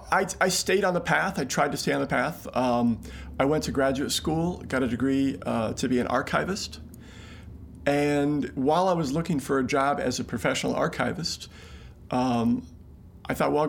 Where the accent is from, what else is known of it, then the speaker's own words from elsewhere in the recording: United States; As an American, I grew up with wine. My parents separated when I was very young, and my dad lived in San Francisco in the late 60s.